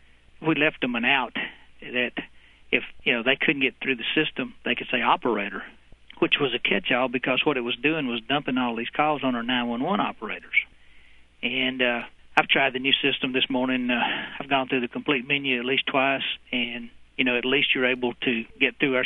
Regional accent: Southern United States, United States; accent: southern; That's how bad my southern accent is.

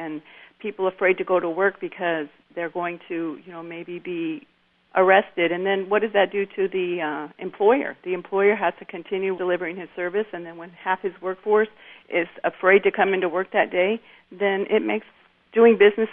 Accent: Arizona, United States; people, oh, where are you from? Oh, from Arizona.

